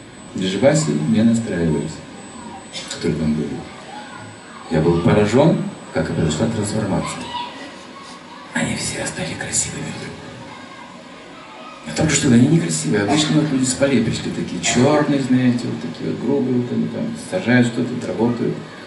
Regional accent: Ukraine; Я просто сказал, что я с Украины, денег нет.

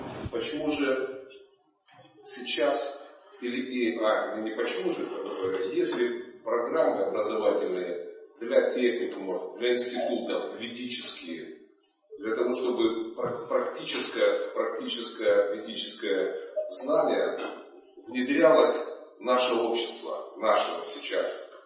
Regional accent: Donetsk, Donetsk Oblast, Ukraine; я из Донецка.

